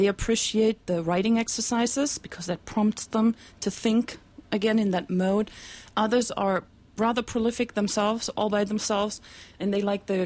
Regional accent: Germany; I grew up in Germany, and the schooling system in Germany very much includes poetry in the curriculum in high school, very early on.

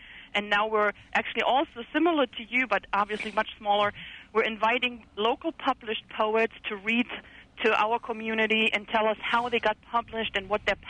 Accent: Germany; first language German; English is a second language; moved away; Yeah, originally Germany.

